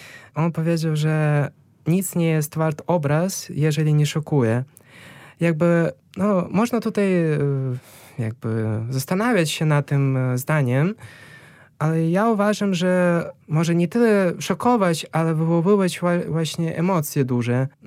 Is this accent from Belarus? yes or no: yes; Belarus; Polish is a second language; Ja jestem sam z Białorusi